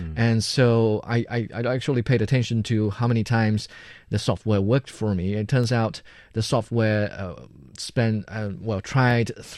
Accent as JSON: {"language": "English", "region": "Jiangxi", "country": "China", "tie": "born or raised there", "lives_now": "Beijing, China", "said": "I had a little struggle getting the ticket back from my hometown in Jiangxi province to Beijing."}